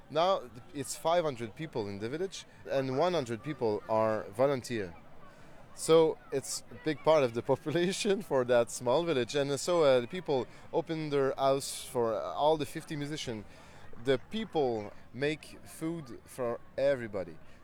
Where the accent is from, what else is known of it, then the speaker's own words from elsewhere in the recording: Quebec, Canada; We really start to call ourselves like Quebecois, because we wanted to make a separation, you know.